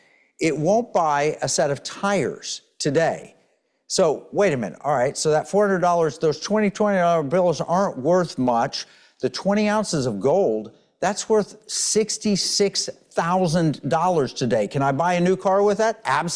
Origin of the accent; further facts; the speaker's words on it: Oklahoma, United States; now in Texas, United States; or I'm in Texas, or I grew up in Oklahoma on an Indian territory in Oklahoma